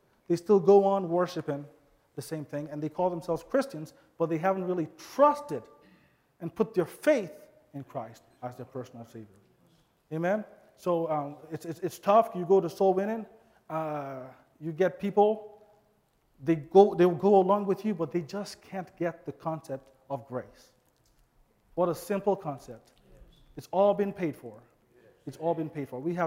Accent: Nigeria; I grew up in Nigeria, so I speak the language very well.

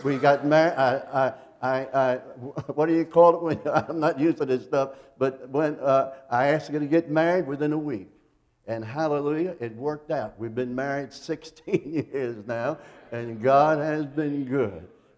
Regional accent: New York City, New York, United States; Let me give you a word of testimony, my background. I'm from Fort Apache in the Bronx, New York City.

